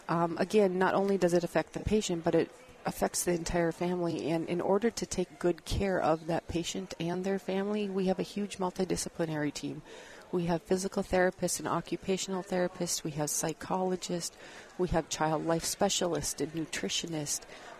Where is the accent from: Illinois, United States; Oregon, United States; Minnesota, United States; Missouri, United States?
Minnesota, United States; you'll notice in my accent that I'm not from here. I'm from Minnesota, and I was recruited to Children's Hospital to start a pediatric burn center.